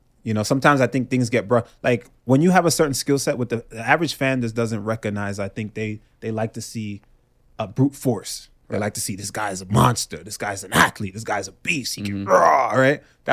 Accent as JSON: {"language": "English", "country": "Jamaica", "tie": "born or raised there", "lives_now": "United States", "said": "I grew up in Jamaica, but when I came, so I didn't really deal with a lot of race shit"}